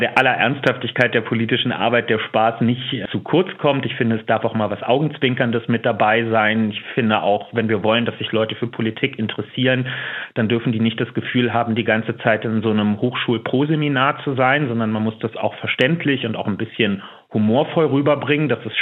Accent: Berlin, Germany; Aber was mir gerade auch als Berliner besonders wichtig ist

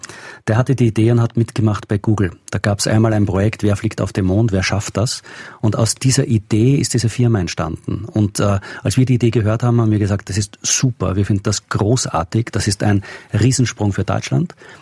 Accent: Austria; Und das weiß ich natürlich als Österreicher.

